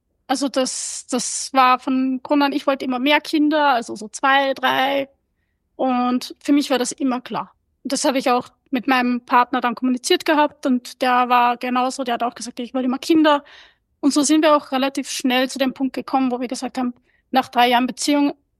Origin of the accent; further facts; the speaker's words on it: Austria; Ich bin aus Österreich, wahrscheinlich wie einige eurer Zuhörer. Ich werde dieses Jahr 35.